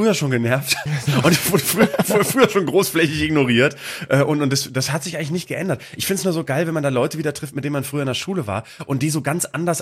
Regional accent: Vegesack, Bremen, Germany; born or raised there

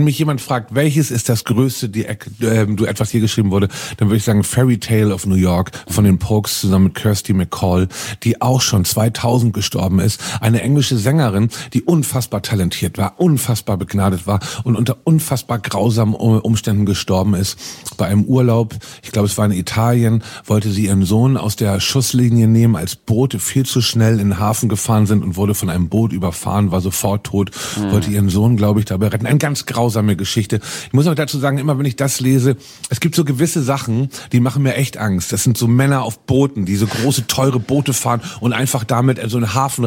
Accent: Hamburg, Germany; für die Flensburger sind wir Hamburger Münchner. Die Münchner des norddeutschen Volks.

